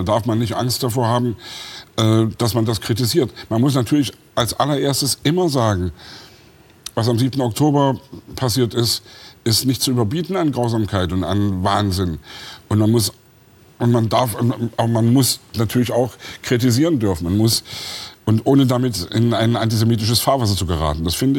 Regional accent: Germany; Und ich bin in der DDR groß geworden.

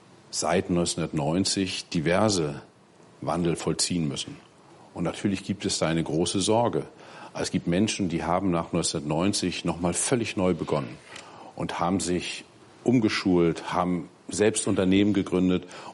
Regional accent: Mecklenburg-Vorpommern, Germany; ich komme aus Vorpommern, auch eine nicht ganz leichte Region.

